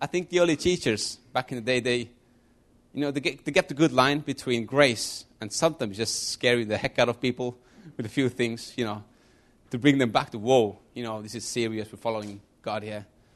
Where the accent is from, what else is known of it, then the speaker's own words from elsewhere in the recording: Estonia; moved away as an adult; now in England, United Kingdom; if you don't know me. I'm from Estonia.